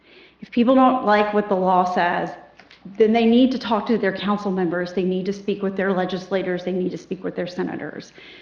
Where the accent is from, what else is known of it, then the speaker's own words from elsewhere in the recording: Isle of Palms, South Carolina, United States; I was born and raised on Isle of Palms back when there was an oyster shell airstrip. So I've been here for a long time. My parents moved out to Isle of Palms in 1973